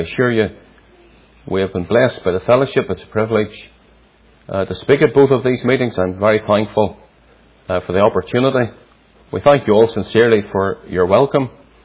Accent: Northern Ireland, United Kingdom; I grew up just outside Belfast in Northern Ireland. I grew up in a Presbyterian church, not the Free Presbyterian Church, what is known locally as the Irish Presbyterian Church, a liberal denomination

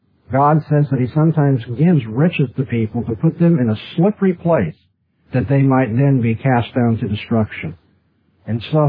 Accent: California, United States; I'm from California. I don't understand these things.

